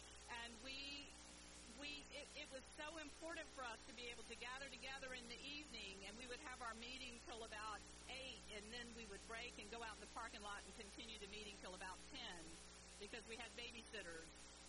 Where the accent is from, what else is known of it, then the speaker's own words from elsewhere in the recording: Lakeland, Florida, United States; also born or lived in Jacksonville; I was born in Jacksonville. My family moved to Lakeland, where my parents still live.